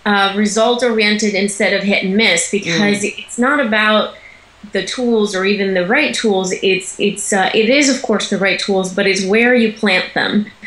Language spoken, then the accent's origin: English; Italy; also born or lived in Switzerland; now in Los Angeles, United States; I was born and raised in Italy. I was then, my family moved to Switzerland, and then when I was 18 I moved to America, where I am now speaking to you from. I live in Los Angeles. I've lived in LA for over 20 years